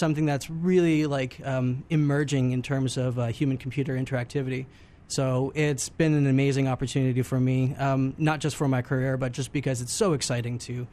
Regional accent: Montreal, Quebec, Canada; now in Kitchener, Canada; I'm from Montreal. I moved to KW fairly recently.

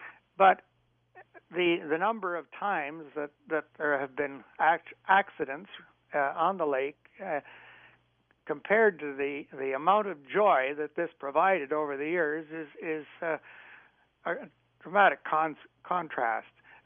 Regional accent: Kitchener, Ontario, Canada; Well, I grew up in the Victoria Park neighborhood, and for all my life

